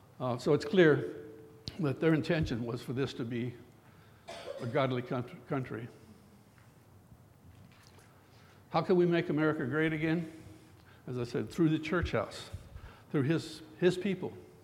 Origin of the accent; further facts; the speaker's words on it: United States; I've never been ashamed to say that I'm American.